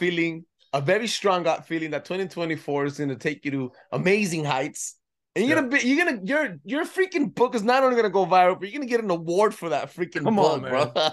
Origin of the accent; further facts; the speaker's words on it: California, United States; I'm from California, bro.